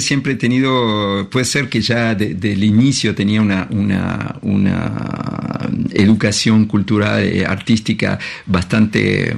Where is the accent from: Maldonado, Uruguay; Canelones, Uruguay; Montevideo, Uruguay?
Montevideo, Uruguay; moved away; En Montevideo el gran placer es volver a mi ciudad natal, que yo soy, que estoy muy, digamos, arraigado a mi ciudad, a pesar de que hace 40, 50, yo no sé cuántos años que me fui.